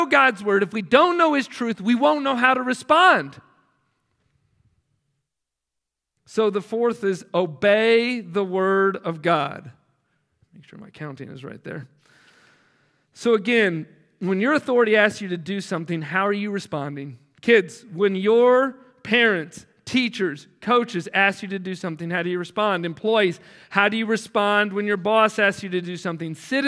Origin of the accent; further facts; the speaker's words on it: United States; In many ways, being an American has made being a Christian more challenging. Not in all senses. I understand that we have many blessings as Americans, Christians.